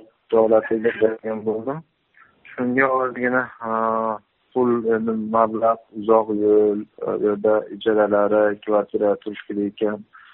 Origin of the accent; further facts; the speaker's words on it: Andijan Region, Uzbekistan; born there; Andijon viloyatida tug'ilganman.